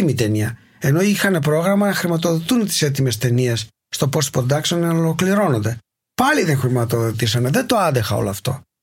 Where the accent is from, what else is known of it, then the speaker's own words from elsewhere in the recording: Greece; moved away as an adult; Έφυγα από την Ελλάδα μαζί με την Ρενάτη, την τότε γυναίκα μου, που ήταν Γερμανίδα, την γνώρισα στην Αίγινα.